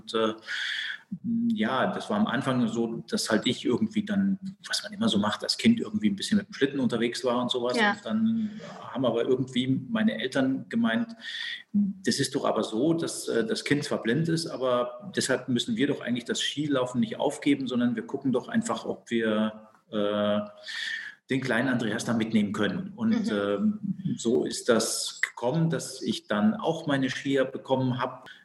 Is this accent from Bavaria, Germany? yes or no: yes; Bad Aibling, Bavaria, Germany; Ich komme aus Oberbayern, aus dem Voralpenland, aus Bad Aibling, das ist so in der Nähe von München.